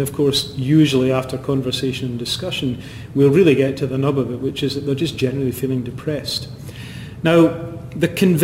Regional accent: Scotland, United Kingdom; I'm very Scottish, you know, and in Scotland, because it rains a bit

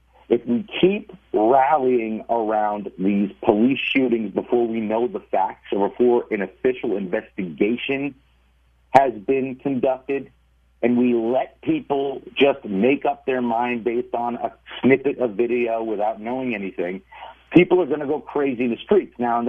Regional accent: Queens, New York, United States; accent: Queens; I'm from Queens. I speak Queens, so I get him.

